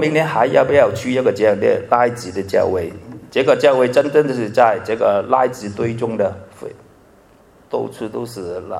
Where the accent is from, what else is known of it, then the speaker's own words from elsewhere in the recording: Guangdong, China; 广东我们广东人是比较有钱的